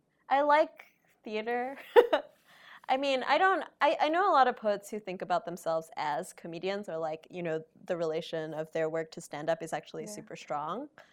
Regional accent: New York, United States; But I'm from New York, so it doesn't matter.

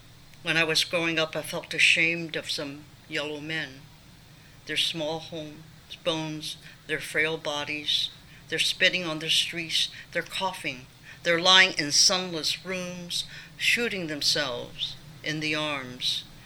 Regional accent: Oakland, California, United States; not liking, not valuing my own identity as a Chinese woman growing up in Oakland, California, and how I was influenced by the media, thinking that I should be white.

